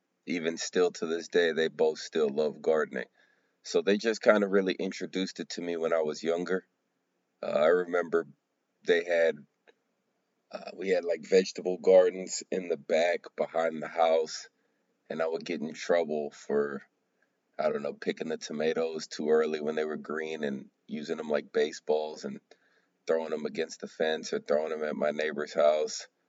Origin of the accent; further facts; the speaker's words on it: Houston, Texas, United States; also born or lived in Baton Rouge, United States; Currently I'm in Houston, and I was born in Baton Rouge, but raised in Houston.